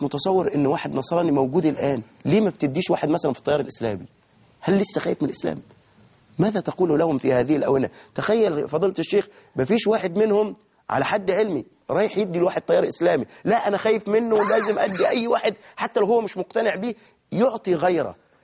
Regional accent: Suez, Suez Governorate, Egypt; عندنا في السويس

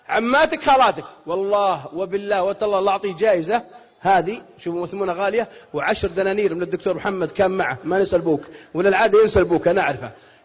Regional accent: Saudi Arabia; قالت الجرايد عندكم بالكويت وعندنا بالسعوديه الجاي مشاكل

